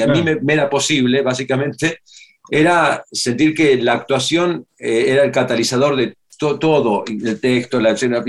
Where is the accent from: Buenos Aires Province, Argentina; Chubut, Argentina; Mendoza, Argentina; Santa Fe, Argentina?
Buenos Aires Province, Argentina; Mar del Plata; Sí, soy de Mar del Plata, soy de Mar del Plata.